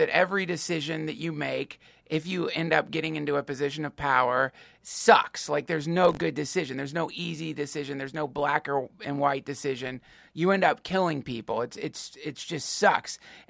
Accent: United States; I didn't find it funny, and I'm an American

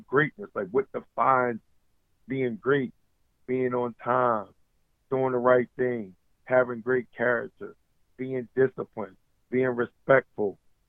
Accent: Philadelphia, Pennsylvania, United States; I'm from South Philly.

